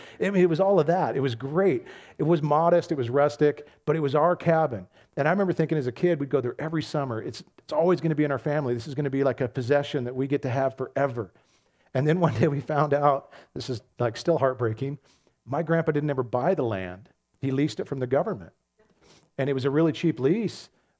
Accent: United States; I love the nation I was born into. I love being an American.

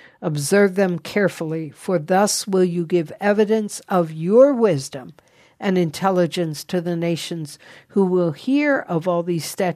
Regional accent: United States; I am an American, And I pray that one day we will once again be a nation under God

